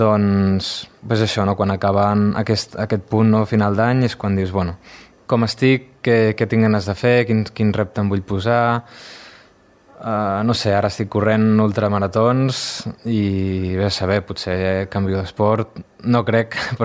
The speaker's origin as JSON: {"language": "Catalan", "region": "Catalonia", "country": "Spain", "lives_now": "Montseny, Spain", "said": "jo no sóc d'aquí, sóc del Garraf, i fa un any i mig que vaig anar a viure al poble de Montseny."}